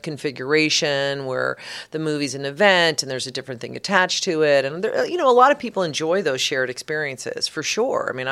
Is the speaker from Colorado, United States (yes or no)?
yes; Colorado, United States; I am from Colorado, so maybe that's kind of fitting.